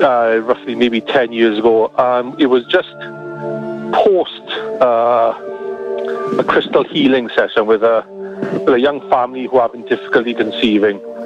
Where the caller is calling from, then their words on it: Merthyr Tydfil, Wales, United Kingdom; I am in Wales.